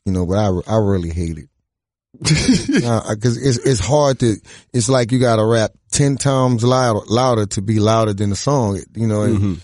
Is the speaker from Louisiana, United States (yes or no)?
yes; New Orleans, Louisiana, United States; just the fact that I'm from New Orleans, I got attitude.